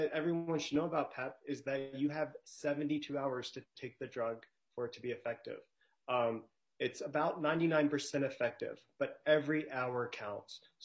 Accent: Minnesota, United States; I'm a Minnesotan here in support of HF855.

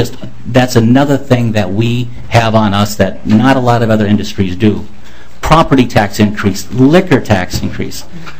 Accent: Lake Elmo, Minnesota, United States; We're both from Lake Elmo.

